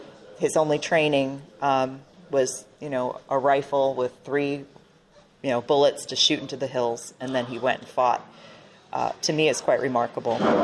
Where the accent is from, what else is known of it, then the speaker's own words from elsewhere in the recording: New York, United States; I live currently in Florida, but I'm originally from New York.